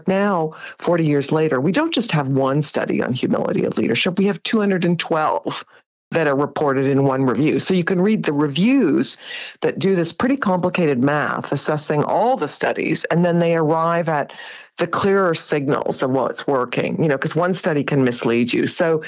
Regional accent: Canada; Well, so I went to MBA school, in Canada. I'm a Canadian, 40 years ago.

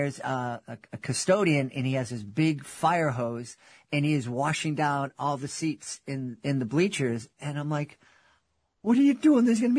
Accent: Boston, Massachusetts, United States; growing up in Boston and raising kids in Boston, we didn't have that.

